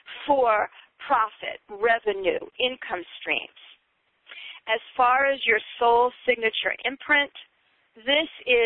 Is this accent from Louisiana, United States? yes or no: no; New York, United States; I am from New York, so you're going to have a little bit of that taste in there as well.